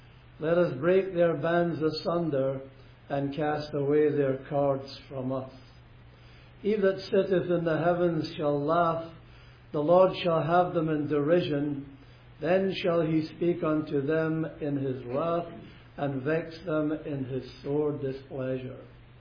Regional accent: Glasgow, Scotland, United Kingdom; Going back over 70 years ago, when I grew up in Glasgow, you could have assumed then, more or less, the entire nation were church-going people.

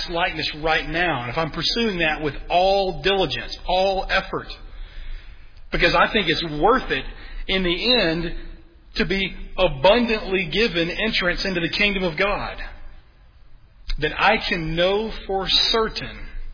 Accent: Alabama, United States; I'm from Alabama.

